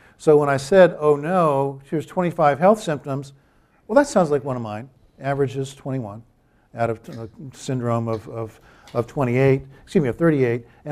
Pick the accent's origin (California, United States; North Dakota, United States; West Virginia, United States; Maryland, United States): Maryland, United States; Pocomoke City; In my hometown of Pocomoke, Maryland, there was first outbreak of Fusteria illness in 1997, 1998.